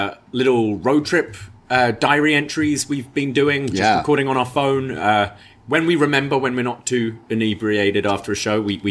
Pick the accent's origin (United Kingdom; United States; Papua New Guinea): United Kingdom; Yeah, people as a Brit, people need to remember that.